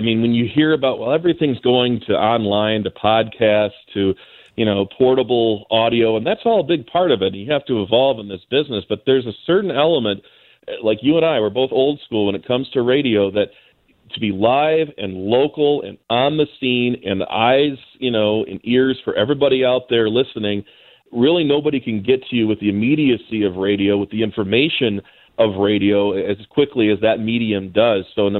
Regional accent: Michigan, United States

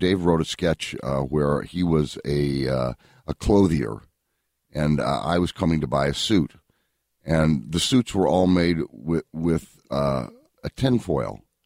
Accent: Syracuse, New York, United States; I grew up in Syracuse, New York.

